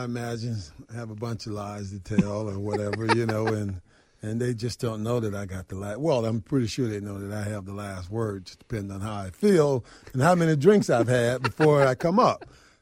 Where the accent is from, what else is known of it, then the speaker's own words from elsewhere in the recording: Atlanta, Georgia, United States; You know, I'm from Atlanta. We had our first black mayor in 75, 76.